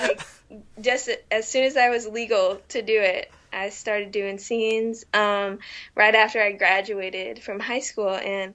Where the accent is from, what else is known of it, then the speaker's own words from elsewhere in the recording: St. Louis, Missouri, United States; I'm from St. Louis.